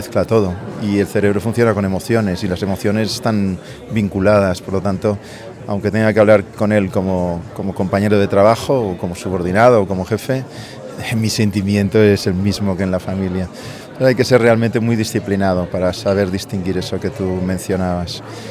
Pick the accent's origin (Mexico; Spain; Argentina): Spain; Barcelona, Catalonia; vengo de Barcelona